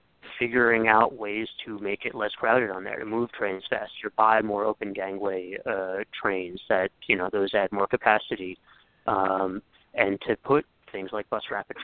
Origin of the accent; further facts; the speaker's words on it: Long Beach, New York, United States; now in New York City, United States; I grew up in Long Beach, so right outside the city. I moved here, right after college.